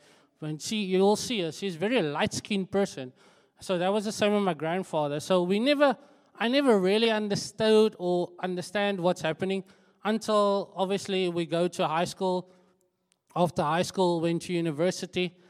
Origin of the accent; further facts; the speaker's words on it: Ravensmead, Western Cape, South Africa; So where we grew up in Ravensmead, it wasn't like your wealthy area. It was like your... I actually live in Belor, so just to start off. But we grew up in Ravensmead because of my grandfather's house that was there.